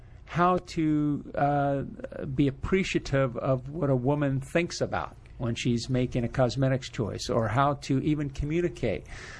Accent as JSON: {"language": "English", "town": "Fairfax", "region": "Virginia", "country": "United States", "tie": "born or raised there", "said": "I grew up my last couple of years in Fairfax, went to a high school here, W.T. Woodson. My family lived in the area."}